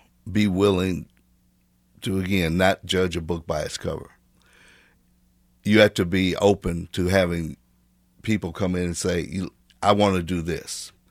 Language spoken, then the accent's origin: English; Kansas City, Missouri, United States; Originally, youngest memories, so to speak, were in growing up in Wayne Minor. At that time, it was called Wayne Minor Projects, or T.B. Watkins.